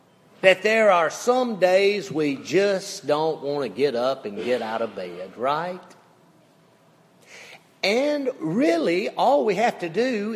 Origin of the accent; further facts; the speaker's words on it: Faulkner, Mississippi, United States; They go to this rural community, even more rural than my hometown of Faulkner, Mississippi.